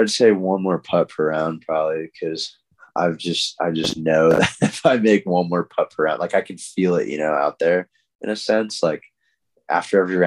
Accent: California, United States; now in New York, United States; I was born in California and kind of lived there till I was 8, and then obviously college there.

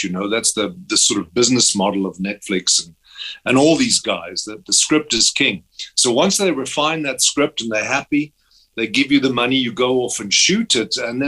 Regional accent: South Africa; So it's a fantastic opportunity for us as South African artists to showcase our abilities and our work.

